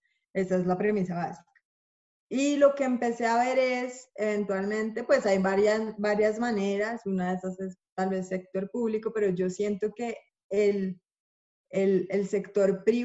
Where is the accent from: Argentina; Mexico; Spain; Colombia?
Colombia; born there; nací acá en Colombia, estudié en el Liceo Francés acá en Colombia, pero bueno, y estudié economía en los Andes.